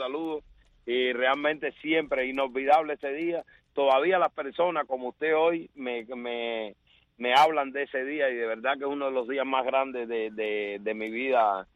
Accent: Wajay, Havana, Cuba; Sí, realmente soy del Guajay, Boyeros, orgullosamente Guajay y Boyero, ¿no? Ciudad Habana, pero mi padre es de Villa Clara.

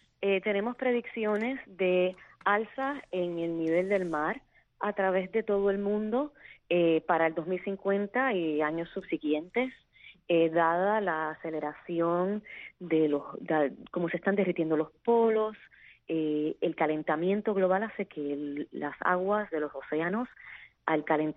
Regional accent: Puerto Rico; Yo soy de Puerto Rico y les puedo decir que en Puerto Rico la erosión costera es sumamente severa, y hay unas pequeñas islas donde yo iba con mi familia de niña que ya han ido desapareciendo.

